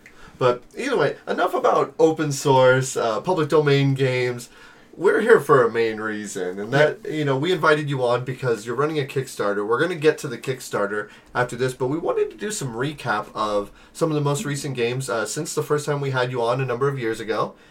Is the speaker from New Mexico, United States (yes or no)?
yes; Las Cruces, New Mexico, United States; we spent most of the time hanging out with Brad, who is from Albuquerque, and we're from Las Cruces, a three-hour drive away from each other.